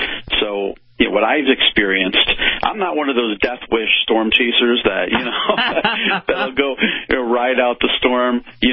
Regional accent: Westfield, New Jersey, United States; I did go through Hurricane Gloria when I grew up in New Jersey, you know, back in the 80s.

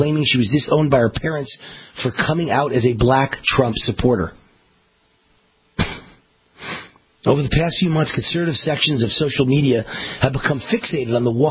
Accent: New York, United States; You know, I'm from New York. I'm very cynical.

